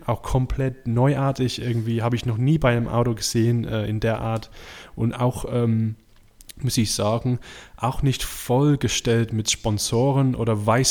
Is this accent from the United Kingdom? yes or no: yes; England, United Kingdom; German is a second language; es bedeutet mir auch nichts als Engländer